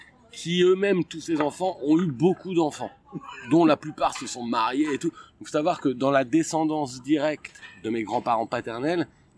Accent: Abbeville, Hauts-de-France, France; born there; Je suis né à Abbeville dans la Somme.

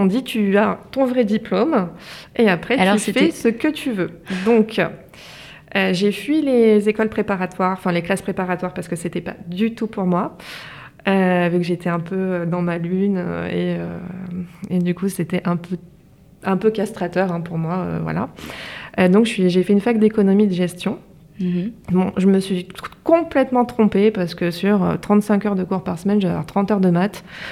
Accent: Valence, Auvergne-Rhône-Alpes, France; J'ai fait mes études à Lyon Et donc, je suis native de Valence.

